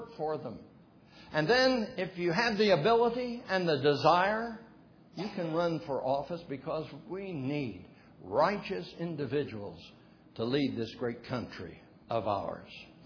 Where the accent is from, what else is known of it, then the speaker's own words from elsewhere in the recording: United States; We love America. I'm glad that I am an American.